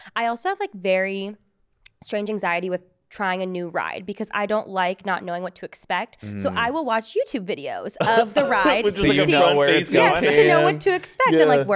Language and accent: English; Anaheim, California, United States; a lot of like houses in my hometown, a lot of the people like worked at Knott's Berry Farm or Disneyland because we're in Anaheim.